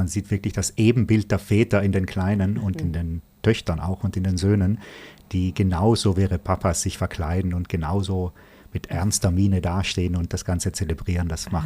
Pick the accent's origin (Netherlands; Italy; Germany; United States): Italy; Trentino-Alto Adige; Ja, man denkt sich als Südtiroler allgemein